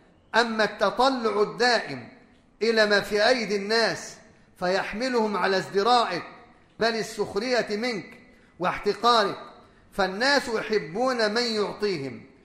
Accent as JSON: {"language": "Arabic", "country": "Egypt", "said": "لكن عندنا في مصر هنا لا تأكله الناس"}